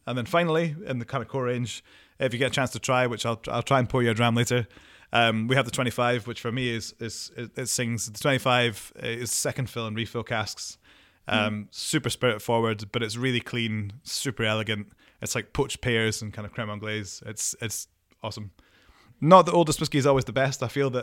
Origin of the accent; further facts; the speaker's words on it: Scotland, United Kingdom; I'm from Angus, so it was my local distillery when I grew up.